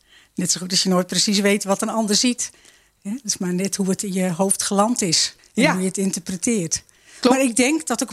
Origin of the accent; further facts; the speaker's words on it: Nijkerk, Gelderland, Netherlands; born or raised there; also born or lived in Amersfoort; now in Zeewolde, Netherlands